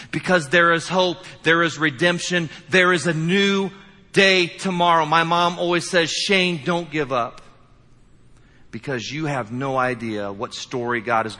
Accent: Indiana, United States; I'm from Indiana, but I know that that's a greater sign, right?

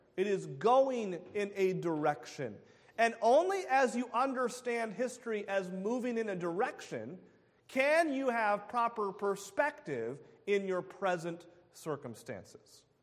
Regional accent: United States; I think, although I'm only American, I think that may be true for other cultures as well.

